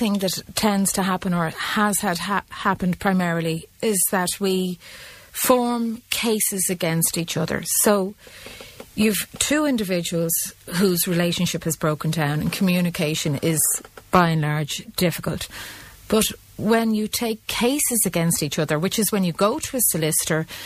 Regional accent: Ireland; we're very Irish in that we're grand, but behind closed doors we're not.

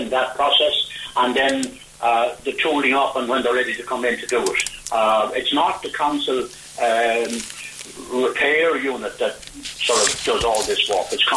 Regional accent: Ireland; show us up as being good Irish people.

